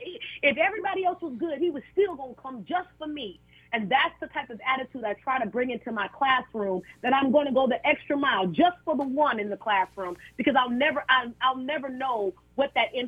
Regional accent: Oakland, California, United States; I'm from Oakland, California, the land of Black Panthers

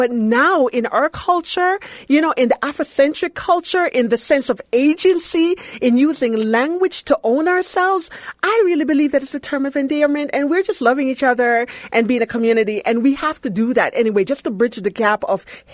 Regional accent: Jamaica; When I was growing up in Jamaica, it was the same thing.

